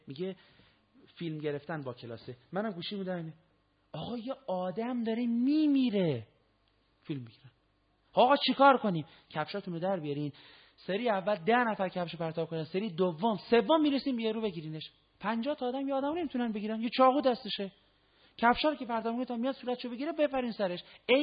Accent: Iran; تحت تاثیر اینیم که آقا ما ایرانیم و سنت‌هایی داشتیم

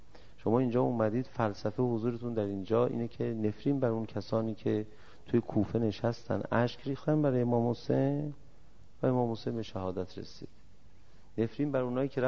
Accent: Iran; گفتم من از ایران هستم.

